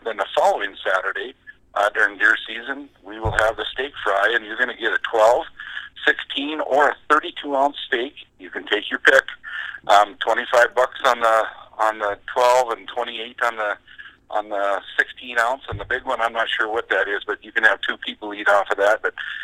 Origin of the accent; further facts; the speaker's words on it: Scranton, North Dakota, United States; I grew up in Scranton, North Dakota, which is just 12 miles east of Bowman on a ranch, real close to the South Dakota border. So I'm from Bowman County and been there my whole life.